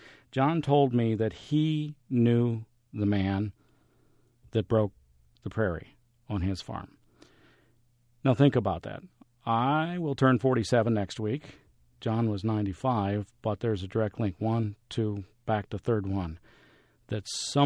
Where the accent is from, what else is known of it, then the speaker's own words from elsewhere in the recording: Elkhart, Illinois, United States; I did make a trek over to Elkhart, which is my hometown in Logan County. That's between Springfield and Lincoln on 55.